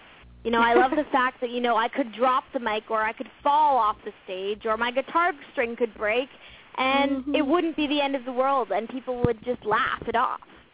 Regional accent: Barrie, Ontario, Canada; which is a town near my hometown of Barrie, Ontario.

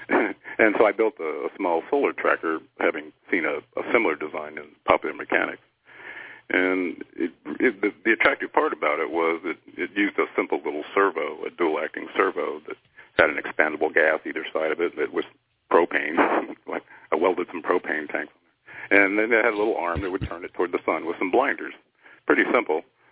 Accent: Arkansas, United States; also born or lived in California; Well, I was born in California, and by the time I was three, my folks moved us back to the Midwest, and specifically we ended up in the northwest corner of Arkansas.

